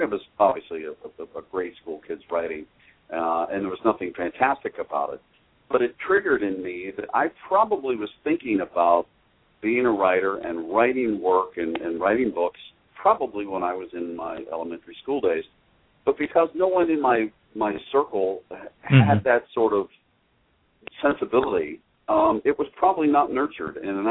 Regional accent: Pennsylvania, United States; Well, basically, I grew up in Western Pennsylvania. Came up in a very strong Irish Catholic my mother was English background, a very, Anglo-Saxon lifestyle, middle class

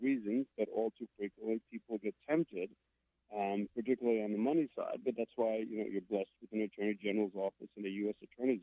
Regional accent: Carteret, New Jersey, United States; as a young boy growing up in Jersey City in Carteret, New Jersey

